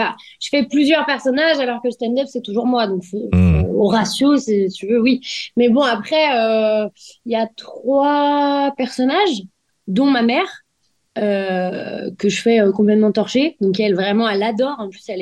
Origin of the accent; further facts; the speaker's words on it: Lyon, Auvergne-Rhône-Alpes, France; Moi, je suis de Lyon.